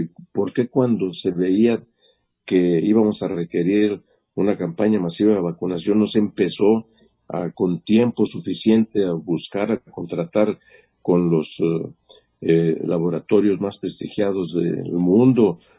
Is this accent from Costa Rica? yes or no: no; Mexico; en el que seguimos viviendo como mexicanas, como mexicanos